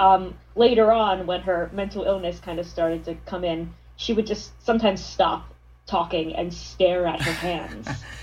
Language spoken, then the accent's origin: English; Pennsylvania, United States; I'm an actor from Southern Pennsylvania, kind of near Harrisburg